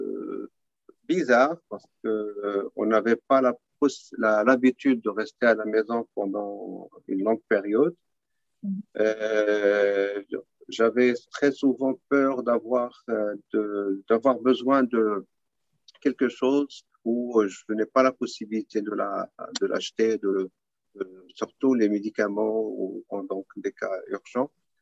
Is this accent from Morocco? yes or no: yes; Béni Mellal-Khénifra, Morocco; now in New York, United States; Ma place d'origine, je suis originaire du Maroc, spécialement de la région de Beni Mennal.